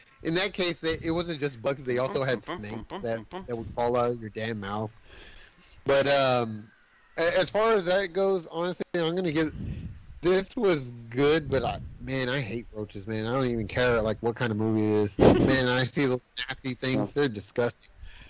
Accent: New York City, New York, United States; I grew up in the Devil's Kitchen, right? Hell's Kitchen. I grew up in Hell's Kitchen, I know everything.

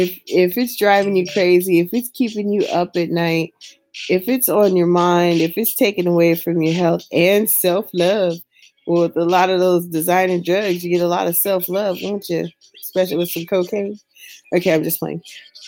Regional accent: California, United States; When I was in high school, because you guys know I'm from California

